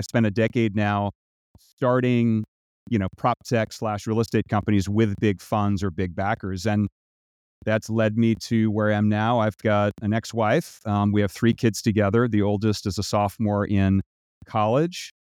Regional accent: Boston, Massachusetts, United States; also born or lived in Cambridge; now in Palo Alto, United States; Born in Boston, and grew up in Boston, Cambridge, the Boston suburbs, big family in Boston.

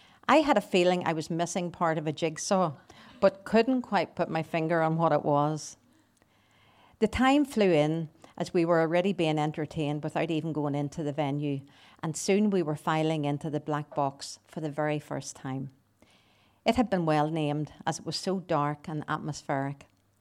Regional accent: Northern Ireland, United Kingdom; But I'm from Bandit Country, where we're inclined to view laws and rule keeping with a more flexible approach and a view that they're always open to interpretation.

